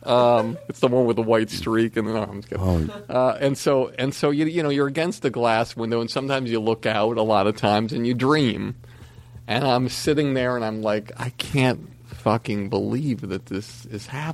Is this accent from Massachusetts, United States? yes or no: yes; Longmeadow, Massachusetts, United States; because I'm this schlub from Longmeadow, Massachusetts.